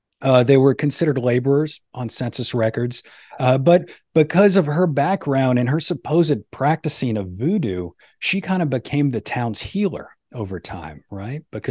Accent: New Orleans, Louisiana, United States; And you can hear that in my own accent. You can probably hear little bits and pieces from being in this port town.

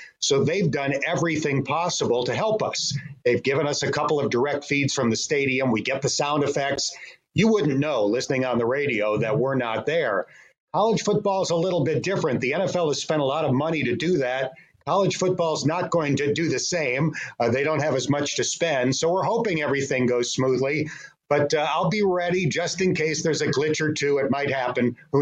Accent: Buffalo, New York, United States; From the ages of about 11 to 16, I grew up near Buffalo, New York.

